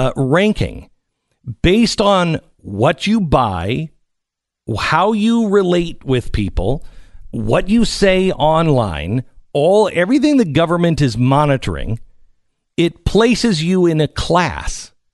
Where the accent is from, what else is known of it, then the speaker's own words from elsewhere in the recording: Seattle, Washington, United States; and I grew up in Seattle.